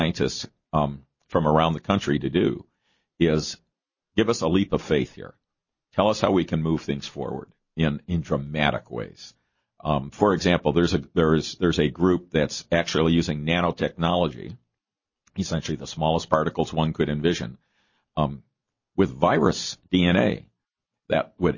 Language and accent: English; Chicago, Illinois, United States; I come from Chicago, from the south side of Chicago